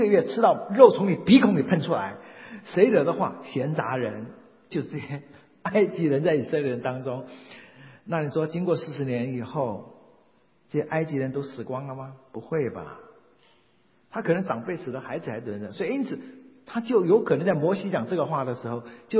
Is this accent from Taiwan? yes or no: yes; Taiwan; 我们台湾人的俗语叫做西瓜哈，靠大边